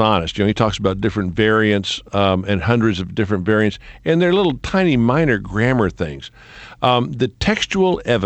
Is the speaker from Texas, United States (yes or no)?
yes; Texas, United States; I grew up in Texas. You know, everybody's got a gun in Texas.